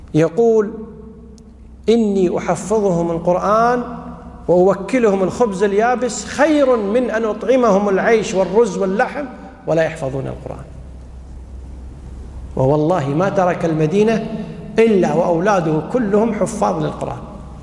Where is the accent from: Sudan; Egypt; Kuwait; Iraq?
Kuwait; عندنا بالكويت